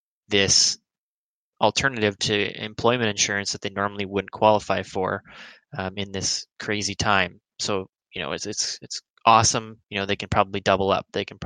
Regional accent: Canada; I'm so thankful I'm a Canadian right now

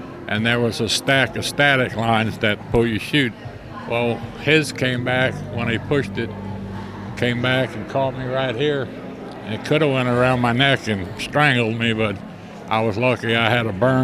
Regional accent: New York City, New York, United States; born there; I lived in New York. I was born in New York, and I used to go to Yankee Stadium at Old Ebbets Field all the time.

